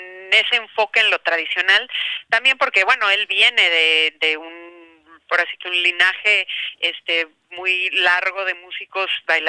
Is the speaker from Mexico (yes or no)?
yes; Mexico; now in New York, United States; nuestra posición como mexicanos dentro de Estados Unidos y en una ciudad como Nueva York